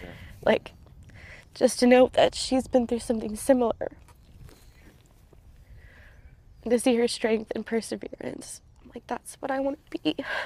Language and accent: English; Maryland, United States; I don't come from a military family, but I grew up in Southern Maryland. So huge military influence.